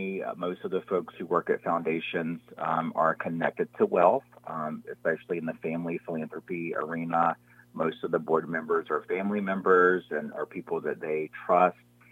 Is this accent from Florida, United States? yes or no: no; North Carolina, United States; So I am from North Carolina originally. I was born and raised there. I'm an enrolled member of a Native American tribe called the Lumbee Tribe of North Carolina.